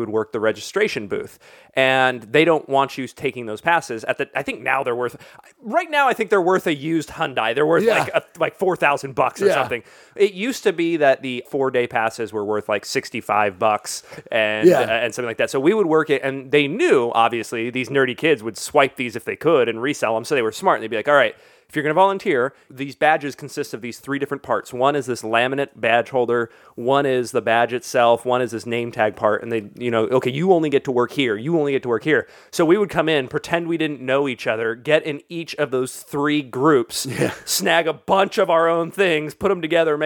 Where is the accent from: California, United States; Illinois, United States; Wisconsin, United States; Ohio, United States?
California, United States; San Diego; when I was younger, growing up in San Diego, it was truly a nerd thing.